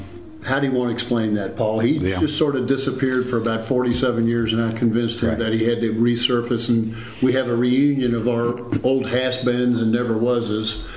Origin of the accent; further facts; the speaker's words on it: Louisville, Kentucky, United States; I played against Hackett in high school.